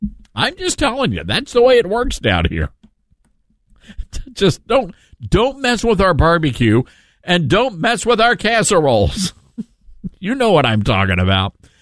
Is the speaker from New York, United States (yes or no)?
no; Memphis, Tennessee, United States; And my hometown was snubbed there was not a single Memphis barbecue joint on the list.